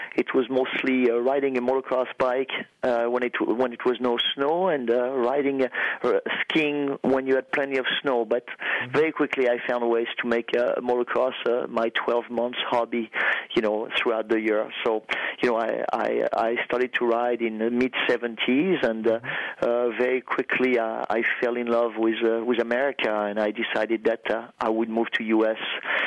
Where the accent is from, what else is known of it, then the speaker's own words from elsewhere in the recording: Auvergne-Rhône-Alpes, France; born there; English is a second language; I was born in France about 50 years ago. I was in the French Alps. I was a skier.